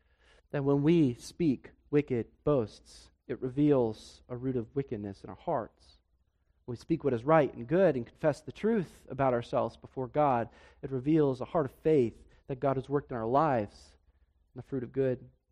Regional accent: Denver, Colorado, United States; Our family used to go to an amusement park when I was growing up in Denver called Elitch Gardens.

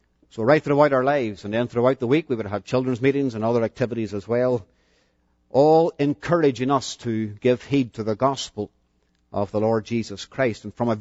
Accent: Londonderry, Northern Ireland, United Kingdom; I'm not an American. I was born and brought up in the city of Londonderry in Northern Ireland.

